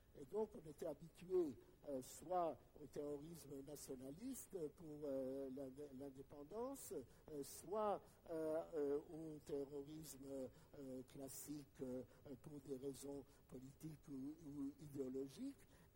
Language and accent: French; Romania; French is a second language; Certains pays, comme mon pays d'origine, la Roumanie, la Bulgarie, la Grèce, ont acquis leur indépendance au XIXe siècle